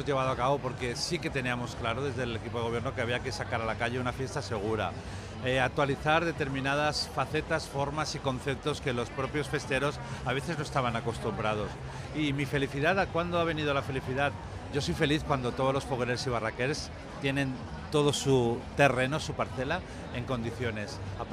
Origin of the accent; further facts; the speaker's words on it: Alicante, Valencian Community, Spain; nos hace sentirnos muy grandes como alicantinos.